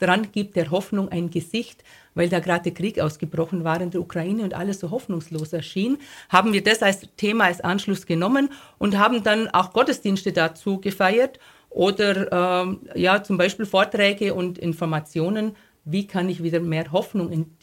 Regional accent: Bavaria, Germany; Ich komme aus einem kleinen Dorf im Unterallgäu und bin schon als Jugendliche bei der katholischen Landjugendbewegung unterwegs gewesen.

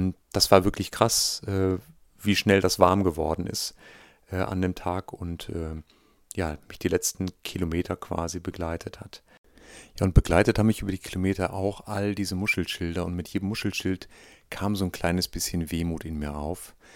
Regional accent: North Rhine-Westphalia, Germany; Ich komme aus dem Oberbergischen.

